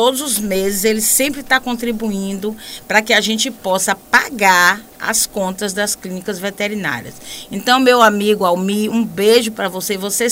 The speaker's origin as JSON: {"language": "Portuguese", "town": "Feira de Santana", "region": "Bahia", "country": "Brazil", "tie": "born there", "also_born_or_lived": "Salvador", "said": "eu não sou ipiraense, eu nasci em Feira de Santana e morava em Salvador."}